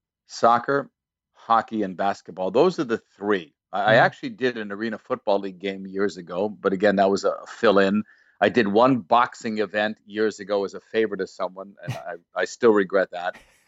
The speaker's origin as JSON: {"language": "English", "town": "Waltham", "region": "Massachusetts", "country": "United States", "tie": "born or raised there", "said": "years and years ago, growing up in the Boston area, Waltham, Massachusetts, I was a hockey fan."}